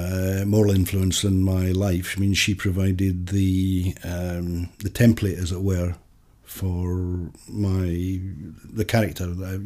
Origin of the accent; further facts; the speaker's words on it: Glasgow, Scotland, United Kingdom; growing up in the Glasgow of the late 1940s and the early 1950s.